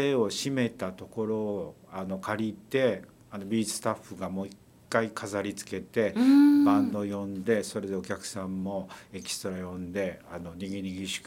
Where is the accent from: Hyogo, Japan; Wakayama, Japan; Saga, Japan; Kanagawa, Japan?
Hyogo, Japan; Himeji; 今はその姫路城のところが立ち退いて、